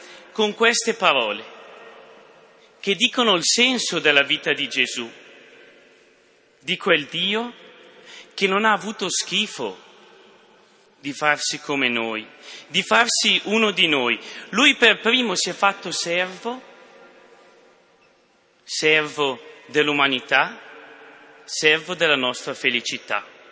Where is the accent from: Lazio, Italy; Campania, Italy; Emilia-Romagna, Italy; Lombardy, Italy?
Lombardy, Italy; San Gregorio di Cisano; ormai, ho 26 anni, vengo da San Gregorio di Cisano, quindi verso Lecco